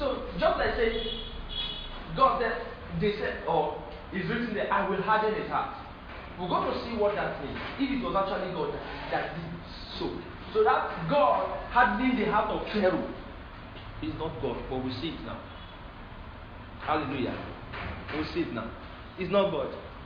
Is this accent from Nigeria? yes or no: yes; Nigeria; It has a name in English. I'm not an Englishman. I'm an Igbo.